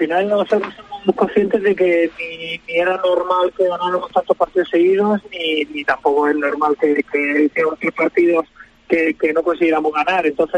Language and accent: Spanish; Cartagena, Region of Murcia, Spain